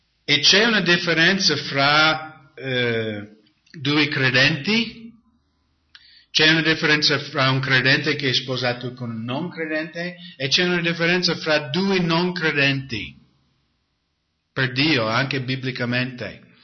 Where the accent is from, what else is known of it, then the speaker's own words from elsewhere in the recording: United States; Italian is a second language; io ero bambino negli anni 60 in America